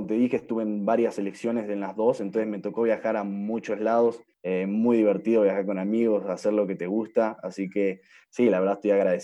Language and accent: Spanish; Argentina; now in Mexico; yo obviamente tengo a Argentina presente siempre, pero yo ya soy mexicano, represento a México como si fuese un mexicano más